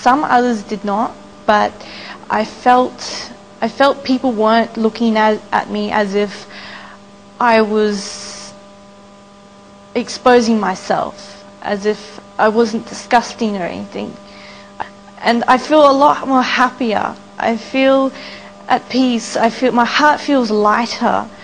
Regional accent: Australia; I'm still an Aussie, but my faith is different. I'm a Muslim. I'm an Aussie Muslim.

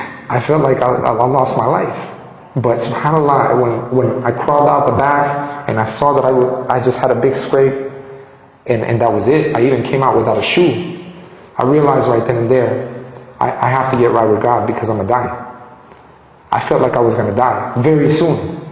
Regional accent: Colombia; Because he knew I was from Colombia.

